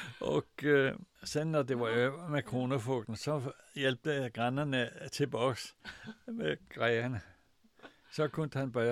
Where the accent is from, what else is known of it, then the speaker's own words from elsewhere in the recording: Central Denmark Region, Denmark; Och vi växte upp utanför Aarhus.